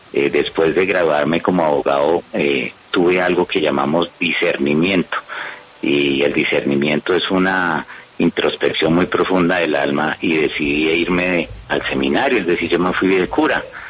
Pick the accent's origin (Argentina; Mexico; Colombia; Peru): Colombia; como colombiano